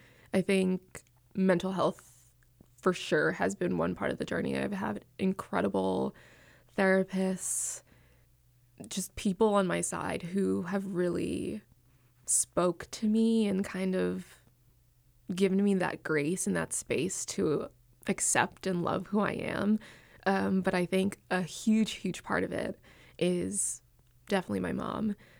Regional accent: Bronx, New York, United States; I was born and raised in the Bronx, and my neighborhood was very Caribbean and specifically Jamaican.

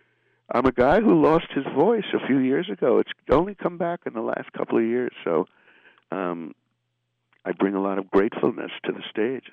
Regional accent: New York, United States; Well, as a New Yorker, you want to get out of town.

